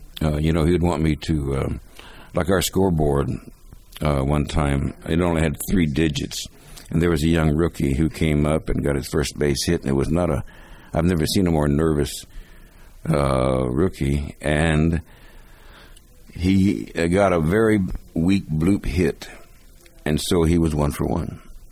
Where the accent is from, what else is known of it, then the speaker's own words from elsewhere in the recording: Hayward, California, United States; as a kid growing up in Hayward